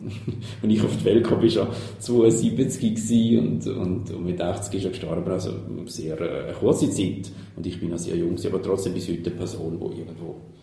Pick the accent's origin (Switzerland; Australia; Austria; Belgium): Switzerland; Wolfertswil, St. Gallen; Wir haben einen Pfarrer in Wolfertswil, wo ich aufgewachsen bin.